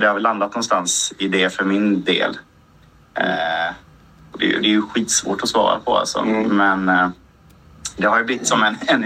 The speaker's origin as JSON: {"language": "Swedish", "region": "Småland", "country": "Sweden", "said": "Vi är ju smålänningar och sådana skit."}